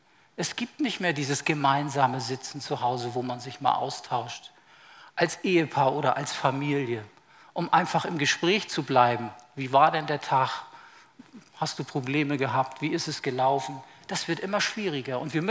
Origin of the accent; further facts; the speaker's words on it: Lübeck, Schleswig-Holstein, Germany; aus Lübeck, wo ich groß geworden bin